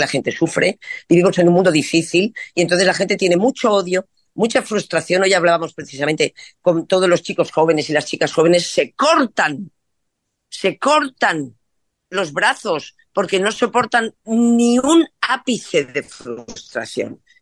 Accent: Spain; soy católica porque soy española y soy bautizada

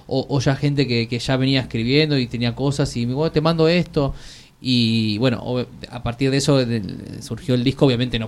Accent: Lanús, Buenos Aires Province, Argentina; Yo soy de Lanús, de Zona Sur.

